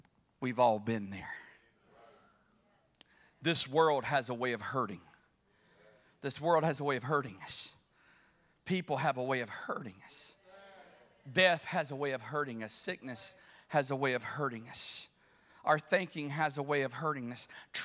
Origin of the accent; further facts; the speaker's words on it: Tennessee, United States; You know, I grew up in Tennessee. I'm really just a hillbilly up here today.